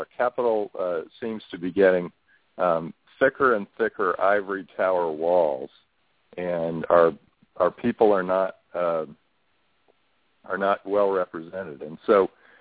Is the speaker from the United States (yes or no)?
yes; California, United States; Well, I grew up in California, and it was back when the education system was the best in the country